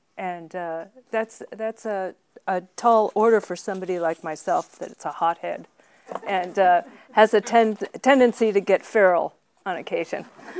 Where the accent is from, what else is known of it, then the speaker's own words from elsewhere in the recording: Westlake, California, United States; We grew up in Westlake, which is right outside of San Francisco.